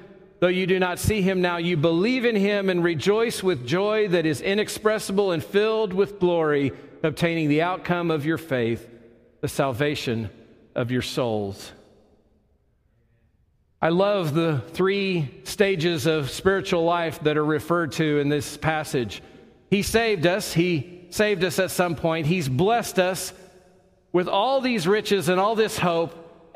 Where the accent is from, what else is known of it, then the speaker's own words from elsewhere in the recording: Oklahoma City, Oklahoma, United States; it was the church that was the church I grew up in Oklahoma City.